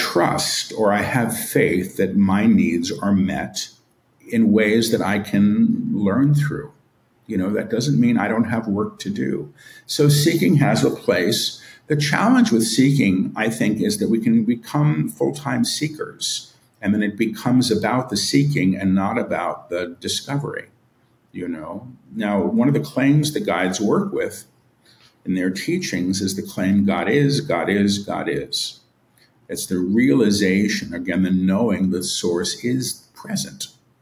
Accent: New York, United States; I'm a New Yorker. I never learned how to drive. I live in the freaking rainforest.

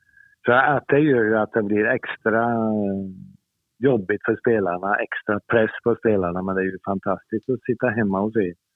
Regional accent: Sweden; Och jag tycker som svenskar kan man vara stolt att nu spelar de en kvartsfinal igen.

